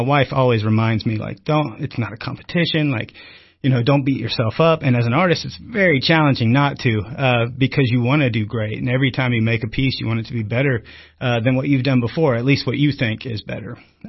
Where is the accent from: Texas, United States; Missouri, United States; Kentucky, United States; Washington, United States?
Kentucky, United States; Albany; I grew up in Albany, Kentucky, which is about an hour north of here.